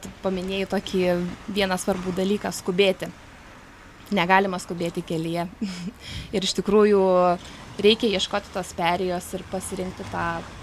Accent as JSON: {"language": "Lithuanian", "town": "Alytus", "region": "Alytus County", "country": "Lithuania", "said": "Na, aš, kadangi gyvenu, pati esu iš Alytaus, gyvenu Alytoje, į kitus miestus retai tenka pačiai važiuoti"}